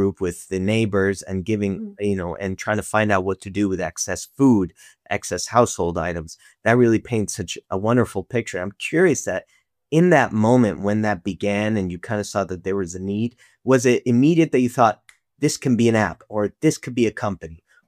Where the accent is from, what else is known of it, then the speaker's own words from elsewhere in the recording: Montana, United States; I was raised in Montana, which is a very agricultural state in the U.S.